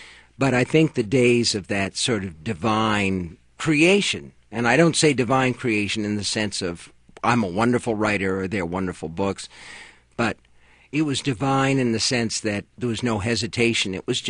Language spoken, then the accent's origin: English; United States; I'm an American novelist, and that's it.